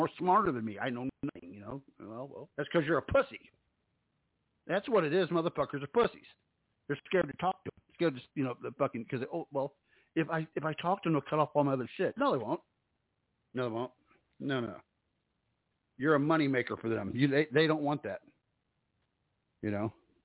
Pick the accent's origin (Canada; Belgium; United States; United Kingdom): United Kingdom; England; I'm from England, mate.